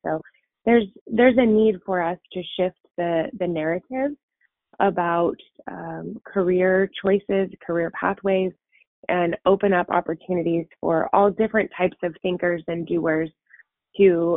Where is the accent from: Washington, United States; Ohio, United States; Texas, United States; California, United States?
Washington, United States; I'm from Central Washington and graduated at a time where our economy wasn't all that outrageously great.